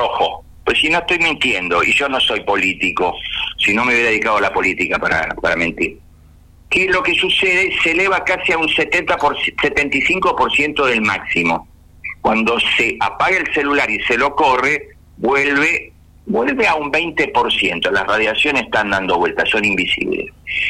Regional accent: Argentina; moved away; Soy argentino, entonces me atacan, por eso me tuve que ir a otros países.

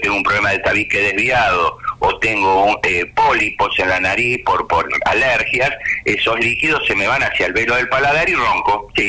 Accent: Argentina; born there; ¿Por qué no nacimos nosotros en Ucrania? No, nacimos en Argentina. ¿Qué tenemos en la Argentina?

